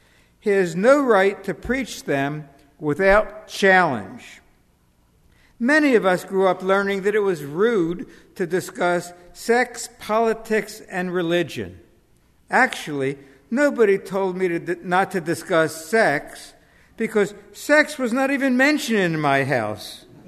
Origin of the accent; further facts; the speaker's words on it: Pennsylvania, United States; And that I was from Pennsylvania, where some of us consider Groundhog Day the holiest day of the year.